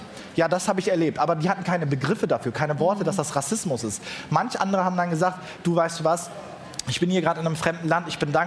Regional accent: Essen, North Rhine-Westphalia, Germany; Wenn man mich fragt, woher kommst du, sage ich jetzt Essen.

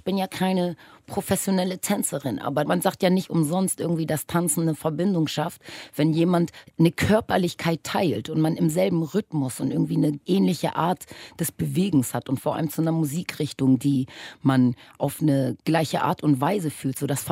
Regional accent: Germany; born or raised there; also born or lived in Caribbean

